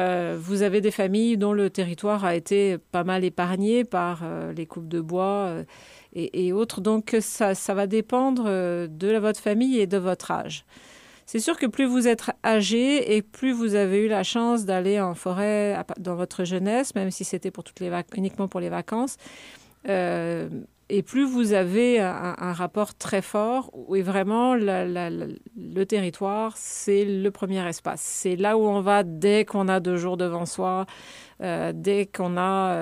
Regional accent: Paris, Île-de-France, France; ça m'a frappée parce que je suis originaire de la ville de Paris. Et pour moi, une ville, c'est Paris.

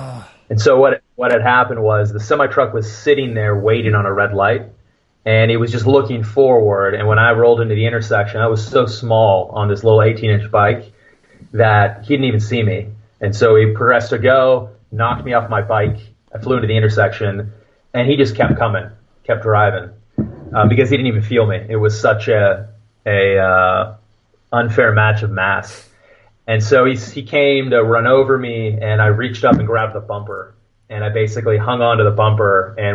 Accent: Simi Valley, California, United States; also born or lived in Fresno; I was born around Fresno and moved down to Simi Valley when I was at the age of five.

